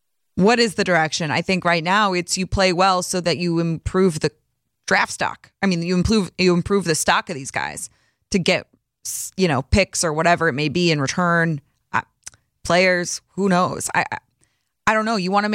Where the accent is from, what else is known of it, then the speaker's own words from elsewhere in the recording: St. Louis, Missouri, United States; I grew up in St. Louis.